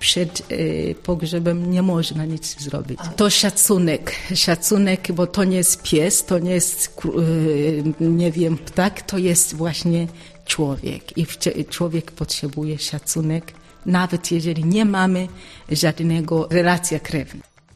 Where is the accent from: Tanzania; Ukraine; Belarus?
Tanzania; Jestem z Tanzanii i tam urodziłam się, nauczyłam się i studiowałam, zanim wstąpiłam do tego zgromadzenia.